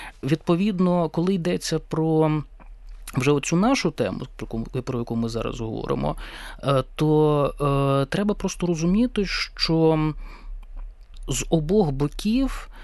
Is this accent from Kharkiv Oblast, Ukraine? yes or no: yes; Kharkiv, Kharkiv Oblast, Ukraine; Ну, я походжу з Харкова